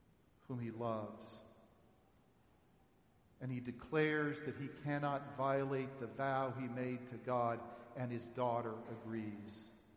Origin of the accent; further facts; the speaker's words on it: Texas, United States; I'm from Texas, so it has two syllables, hail.